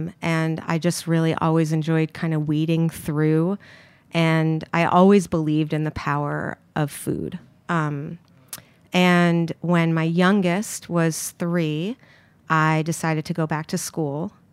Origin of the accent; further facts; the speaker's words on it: Manhattan, New York, United States; Yeah, I grew up here in Manhattan, I guess here-ish, and I started cooking when I was about 8.